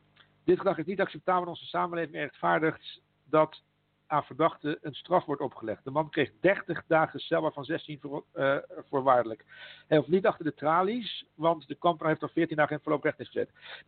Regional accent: Netherlands; Godverdomme, ik ben een Nederlander.

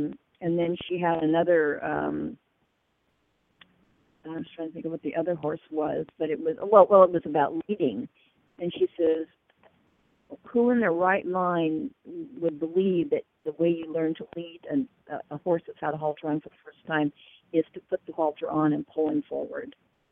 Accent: Paso Robles, California, United States; And she came back to the United States and happened to have a clinic in my hometown of Paso Robles.

